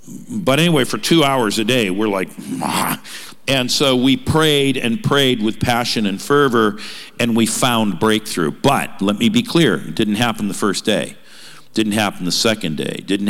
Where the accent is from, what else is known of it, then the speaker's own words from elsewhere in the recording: California, United States; There have been a few of them of late, including in my home state of California.